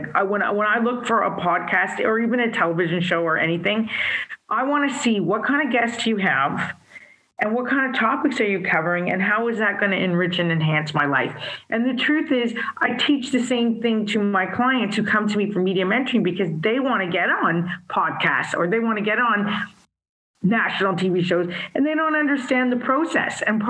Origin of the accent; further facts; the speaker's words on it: Canada; I'm a Canadian in Toronto